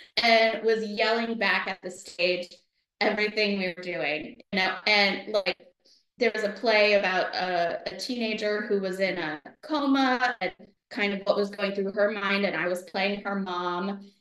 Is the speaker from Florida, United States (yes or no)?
yes; Sarasota, Florida, United States; I grew up in Sarasota, Florida, and there is actually a lot of theater in Sarasota